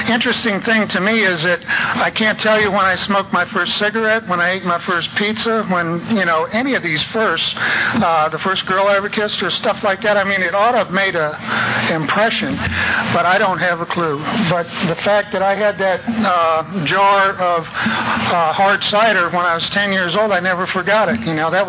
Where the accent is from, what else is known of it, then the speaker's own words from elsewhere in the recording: Ohio, United States; I came from Ohio originally. I was born in Northeast Ohio and raised on a farm